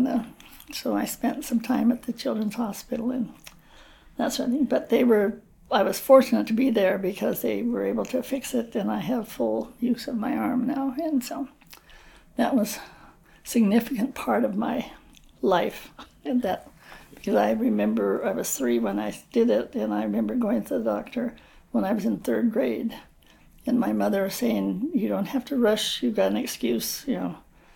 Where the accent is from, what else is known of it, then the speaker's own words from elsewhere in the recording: Seattle, Washington, United States; also born or lived in Walla Walla, United States; Yeah, I was born in Seattle, Washington, on November 5th, 1930. I was the fourth girl in the family so far. And born in Seattle, and that's where I grew up until I was in high school.